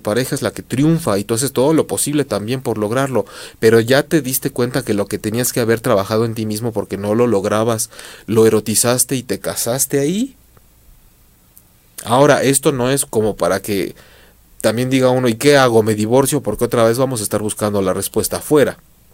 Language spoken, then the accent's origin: Spanish; Mexico City, Mexico; accent: chilango; Si alguien me está escuchando y es de la Ciudad de México, ha de haber dicho ahorita cómo habla como chilango, ¿no?